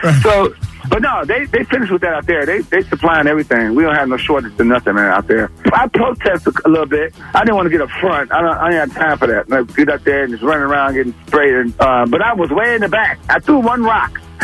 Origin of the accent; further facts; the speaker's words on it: Detroit, Michigan, United States; I'm from Detroit. I drive rain, snow, sleet.